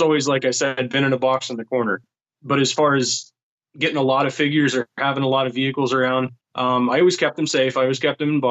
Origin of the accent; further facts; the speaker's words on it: Jacksonville, Florida, United States; also born or lived in Pennsylvania; So I was in outside of Jacksonville, Florida when I was a kid. I was born in Pennsylvania. Dad was in the Navy, so he was stationed in Jacksonville and lived in base housing for a good long time.